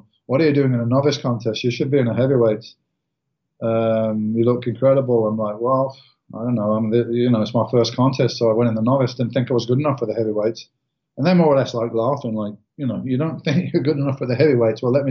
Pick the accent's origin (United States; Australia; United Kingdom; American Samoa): United Kingdom; England; I was from England